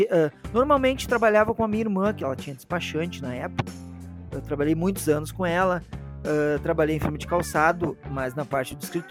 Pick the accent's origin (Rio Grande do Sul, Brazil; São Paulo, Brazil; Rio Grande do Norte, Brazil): Rio Grande do Sul, Brazil; Novo Hamburgo; Eu fui nascido e criado em Novo Hamburgo, bairro Guarani. 27 de fevereiro de 76, morei toda a 30 anos no Guarani